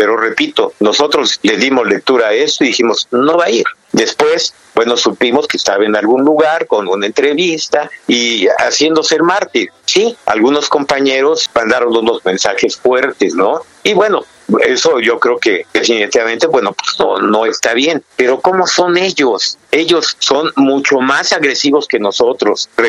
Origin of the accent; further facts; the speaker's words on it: Mexico; Quienes en realidad tenemos los votos somos nosotros, los mexicanos que amamos nuestras tradiciones.